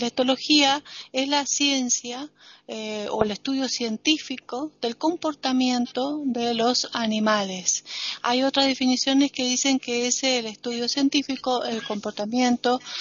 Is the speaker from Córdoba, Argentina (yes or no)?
no; Mendoza, Argentina; de Mendoza, República Argentina.